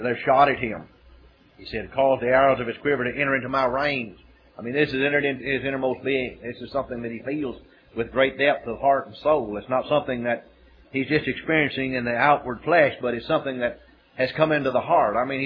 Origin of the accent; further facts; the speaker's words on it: Weatherford, Texas, United States; up in the country where I grew up around Weatherford and on out west of Weatherford.